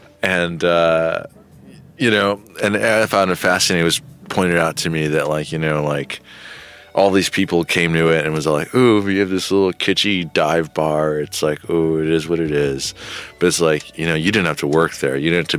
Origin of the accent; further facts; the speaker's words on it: Oxnard, California, United States; I'm from Oxnard, man. You know where that's at?